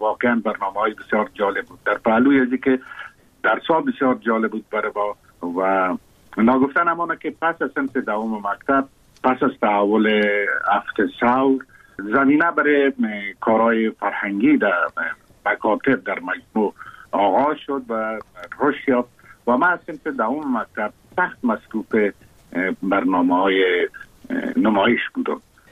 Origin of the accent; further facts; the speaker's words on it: Kabul, Afghanistan; من زاده کابل هستم، در شهر کابل تولد شدیم، در اونجا رشدیم.